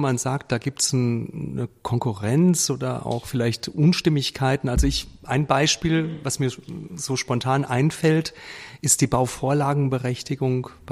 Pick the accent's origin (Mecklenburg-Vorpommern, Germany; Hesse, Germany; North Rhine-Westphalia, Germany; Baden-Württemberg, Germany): Hesse, Germany; Marburg; Sogar in Marburg, meiner Heimatstadt.